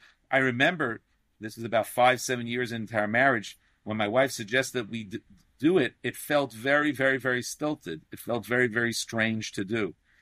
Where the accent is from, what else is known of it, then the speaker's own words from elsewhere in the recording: Brooklyn, New York, United States; even though I grew up in Sheepshead Bay, Brooklyn